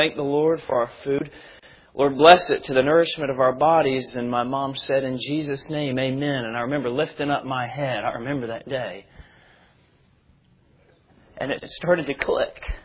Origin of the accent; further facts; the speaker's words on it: West Virginia, United States; I'm from West Virginia. We only go to school half a day, one day a week